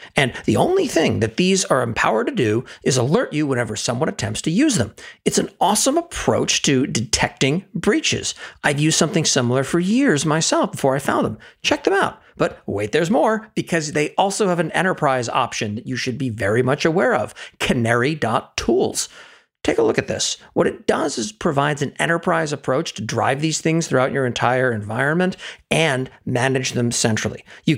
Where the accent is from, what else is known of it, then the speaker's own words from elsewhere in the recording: Maine, United States; a lot of the reason that I am the way that I am is that I spent almost a decade growing up in Maine.